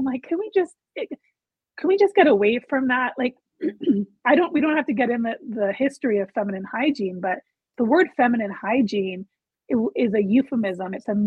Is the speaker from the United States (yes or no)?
no; Mexico; my mom's from Mexico. I grew up in Mexico.